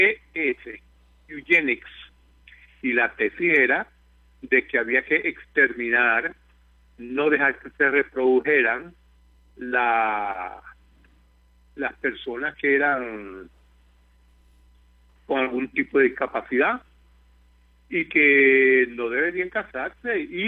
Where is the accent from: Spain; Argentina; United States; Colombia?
United States; Así fue que los americanos, nosotros, pues yo soy americano